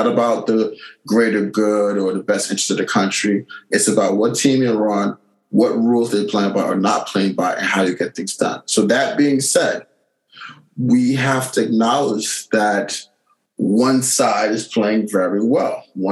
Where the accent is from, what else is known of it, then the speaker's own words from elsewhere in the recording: United States; my desire to be independent is rooted deeply in my view of myself as an American